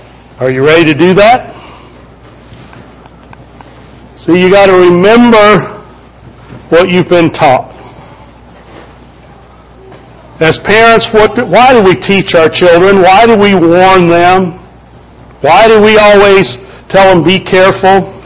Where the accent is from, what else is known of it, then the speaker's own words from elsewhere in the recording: Kentucky, United States; I grew up in Kentucky, and so when you're a boy growing up in Kentucky, the thing you want to do is play basketball for the University of Kentucky